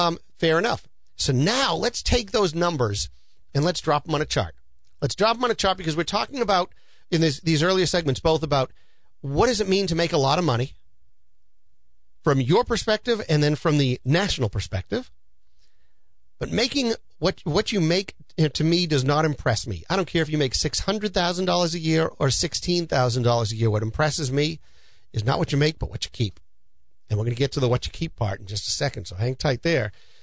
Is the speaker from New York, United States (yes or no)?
no; Peabody, Massachusetts, United States; When I was a kid growing up in Peabody and Rolling Hills, I remember the North Shore Mall as basically an open-air mall.